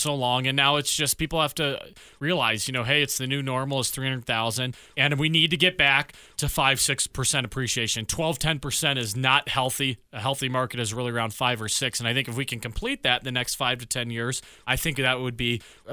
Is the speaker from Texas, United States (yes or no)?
no; Nashville, Tennessee, United States; now in Colorado Springs, United States; I grew up in Nashville 20 years ago, and this starts to feel like Nashville and how big they've become.